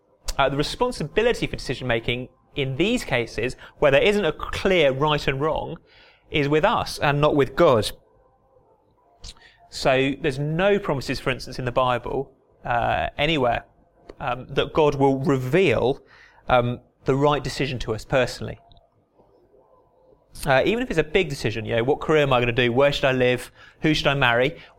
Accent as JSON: {"language": "English", "region": "South West England", "country": "United Kingdom", "tie": "born or raised there", "said": "When I grew up in Dorset, the Royal Marines are based down there"}